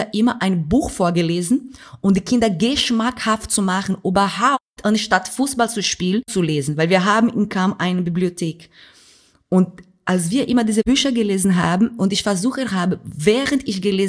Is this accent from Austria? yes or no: no; Brazil; German is a second language; now in Germany; Weil für mich, so wie ich groß geworden bin in Brasilien, das Leben war so schwer